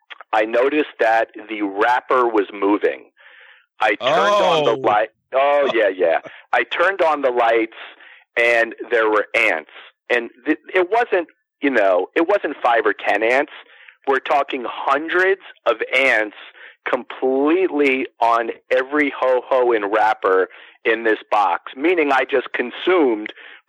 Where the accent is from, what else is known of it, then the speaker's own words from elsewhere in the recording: Florida, United States; You know, growing up in Florida and finding square grouper on the beach all the time, I did partake quite a bit.